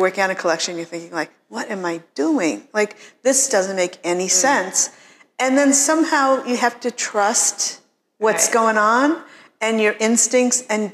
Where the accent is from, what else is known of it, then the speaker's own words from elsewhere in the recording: Detroit, Michigan, United States; growing up in Detroit, it's so far from London, which was happening, New York.